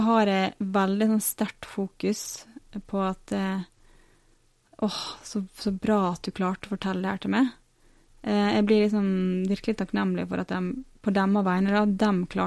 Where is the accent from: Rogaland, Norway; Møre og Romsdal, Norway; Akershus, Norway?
Møre og Romsdal, Norway; Ålesund; Sunnmørsposten, som er regionavisa i Ålesund, der jeg kommer fra.